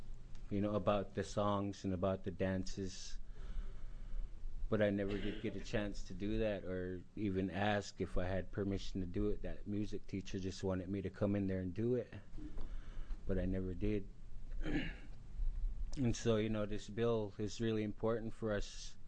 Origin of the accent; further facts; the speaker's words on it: Warm Springs, Oregon, United States; also born or lived in Yakima; I'm from Yakima myself, but I grew up in Warm Springs, living there, and I consider that my home and my people.